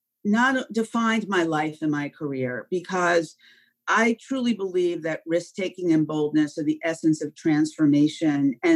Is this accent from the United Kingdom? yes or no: no; Long Island, New York, United States; I grew up on Long Island.